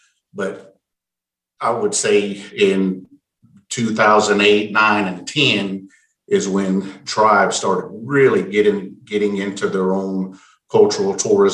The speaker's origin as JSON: {"language": "English", "town": "Eufaula", "region": "Oklahoma", "country": "United States", "tie": "born or raised there", "said": "I was just a country kid growing up in Eufaula, Oklahoma. I went and attended our boarding school and went straight into the Marine Corps."}